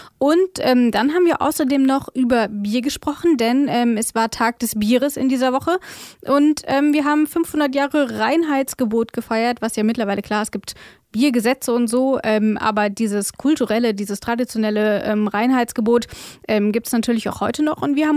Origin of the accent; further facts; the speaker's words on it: Rhineland-Palatinate, Germany; genau, ich komme aus der Pfalz.